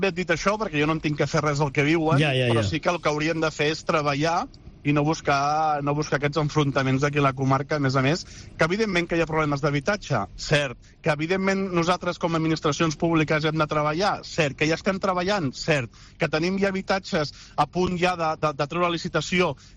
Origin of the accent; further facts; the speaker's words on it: Catalonia, Spain; born there; la gent que som d'aquí de la Cerdanya, jo soc nascut aquí a la Cerdanya